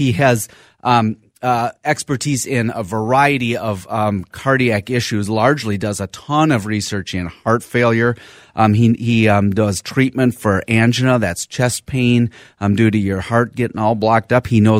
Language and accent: English; Madison, Wisconsin, United States; born there; Okay, so I was born in Madison, so I know a little bit, but it was a long time ago.